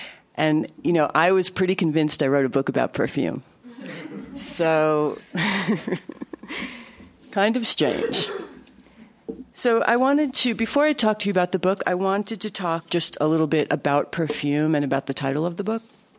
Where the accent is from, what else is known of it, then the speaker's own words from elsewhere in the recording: New York City, New York, United States; because I'm from New York City, but New York City is not a great place to be a writer.